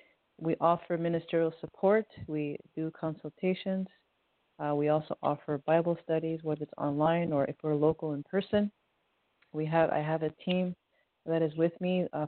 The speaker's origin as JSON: {"language": "English", "town": "Montreal", "region": "Quebec", "country": "Canada", "said": "I am originally from Canada, Montreal."}